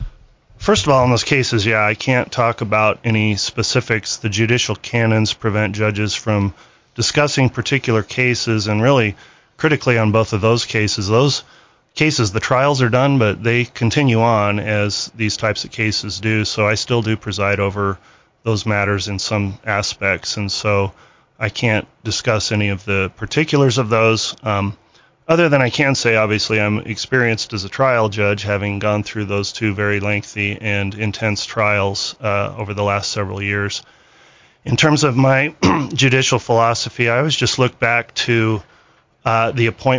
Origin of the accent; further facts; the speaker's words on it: Idaho Falls, Idaho, United States; I grew up here in Idaho Falls, went to Falls Valley Elementary School, first grade, went to Bonneville High School.